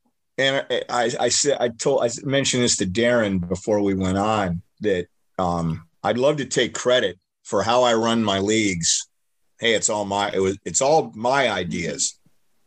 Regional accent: Fort Myers, Florida, United States; We grew up here in Fort Myers.

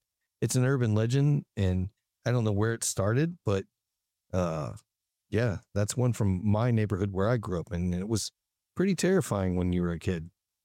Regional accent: Canton, Ohio, United States; So I grew up in Canton, Ohio, just outside of Canton, Ohio.

